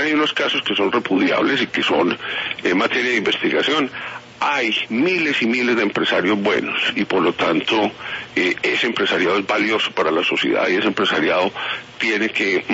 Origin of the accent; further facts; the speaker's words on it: Colombia; como colombianos debemos rodear la institucionalidad